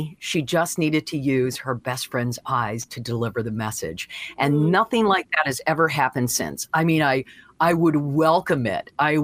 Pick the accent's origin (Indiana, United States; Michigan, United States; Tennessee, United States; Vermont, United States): Michigan, United States; Deckerville; Yeah, I love Deckerville. I mean, I'm telling you, the support that I'm getting from my book from my hometown right now, off the charts.